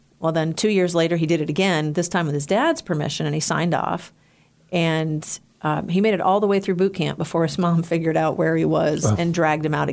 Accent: New Hampshire, United States; now in Christiansburg, United States; I'm married, two kids, live in Christiansburg. I'm originally from New Hampshire.

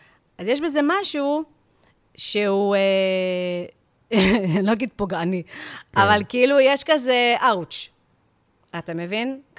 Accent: Yavne, Central District, Israel; אני מיבנה נשמה

